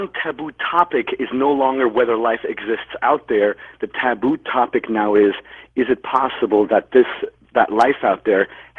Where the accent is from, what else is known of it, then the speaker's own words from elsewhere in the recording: Switzerland; But because I grew up in Switzerland, when I learned that he was also in Switzerland, when I was in my early teens, 14, 15, I started to hang out and go to his lectures.